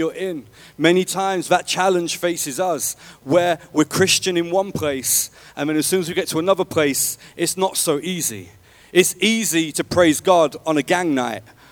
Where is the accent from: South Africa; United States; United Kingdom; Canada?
United Kingdom; Scarborough, Yorkshire and the Humber; He lived miles and miles away. I was from Scarborough, and my dad was from London.